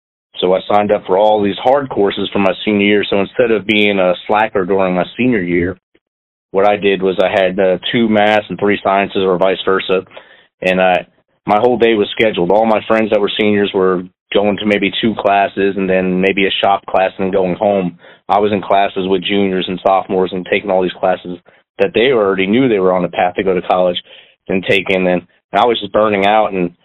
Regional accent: New Jersey, United States; I was born and raised in New Jersey in the 1970s. I was the fourth of four children.

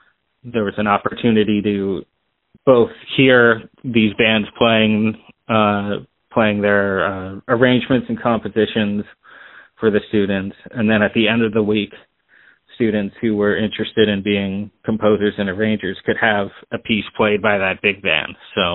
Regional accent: Rockville, Maryland, United States; I grew up in Maryland, in a town right outside Washington, D.C. called Rockville. It's a nice place to grow up in the D.C. area.

